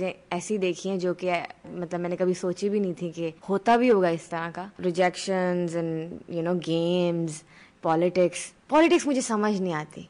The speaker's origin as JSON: {"language": "Urdu", "town": "Lahore", "region": "Punjab", "country": "Pakistan", "tie": "born or raised there", "also_born_or_lived": "Rahim Yar Khan", "said": "میں پیدا تو ریمیا خان میں ہوئی تھی, I guess I was only one, تو میرے ابا ہمیں لاہور لے آئے, براٹ اپ میرا لاہور میں."}